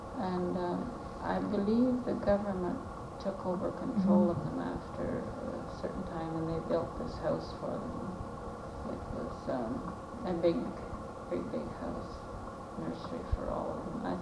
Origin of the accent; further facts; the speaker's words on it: Toronto, Ontario, Canada; born there; I was born in Toronto.